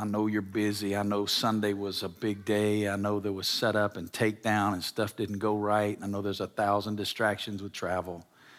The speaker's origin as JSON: {"language": "English", "region": "Alabama", "country": "United States", "tie": "born or raised there", "lives_now": "Las Vegas, United States", "said": "I grew up in the state of Alabama. I've lived the last 20 plus years in Las Vegas, Nevada, but growing up in Alabama, a lot of people assume you come from churched families."}